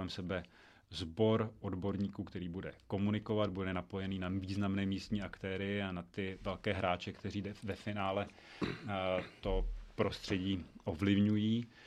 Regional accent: Vysočina Region, Czechia; Já jsem rodák z Vysočiny a my jsme na lyžích jezdili od malička.

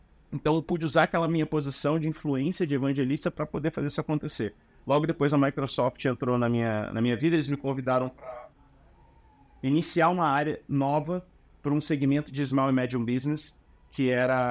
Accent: Rio de Janeiro, Brazil; born there; Bom, eu nasci no Rio de Janeiro, na favela aí do Morro do 18, né?

